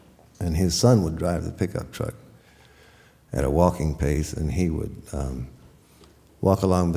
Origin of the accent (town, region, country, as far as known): New Orleans, Louisiana, United States; born or raised there